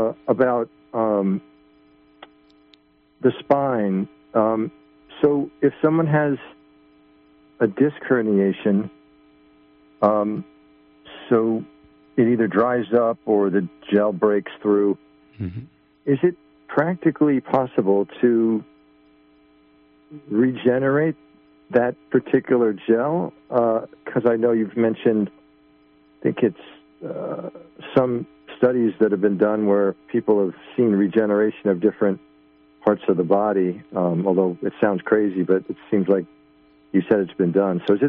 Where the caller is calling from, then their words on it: Buffalo, New York, United States; Buffalo, John.